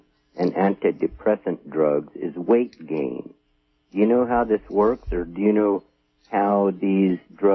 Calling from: California, United States; I'm Southern Humboldt.

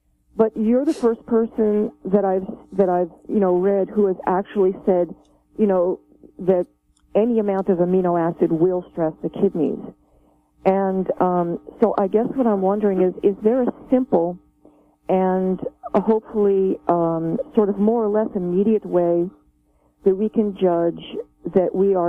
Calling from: New Jersey, United States; Oh, I'm calling from New Jersey.

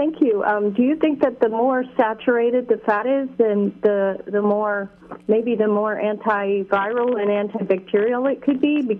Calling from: New York, United States; Hi, I'm calling from New York

